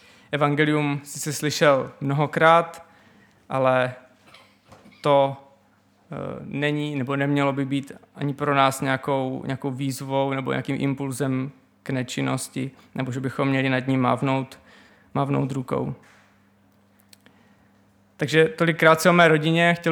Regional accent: Paskov, Moravian-Silesian Region, Czechia; Vyrůstal jsem v Paskově, což je městečko mezi Ostravou a Frýdkem Místkem.

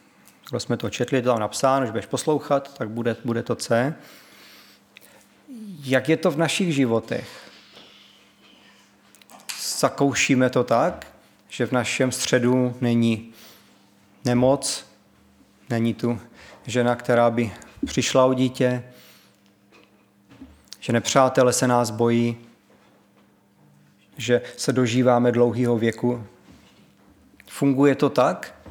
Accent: Moravia, Czechia; Jsme my Izraelci? Nejsme. My jsme Moraváci, že?

